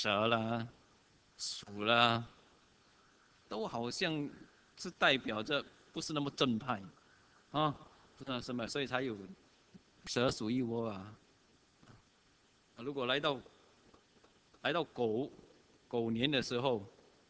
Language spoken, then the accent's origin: Chinese; Singapore; 但是对我们新加坡人来说，当人家说你吃蛇，那是表示什么？